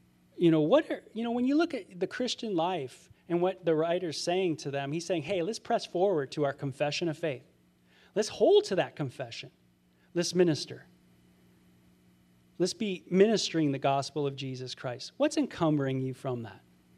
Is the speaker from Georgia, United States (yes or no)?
no; California, United States; Like where I grew up in California, you're used to, you know, you're used to California people, California women.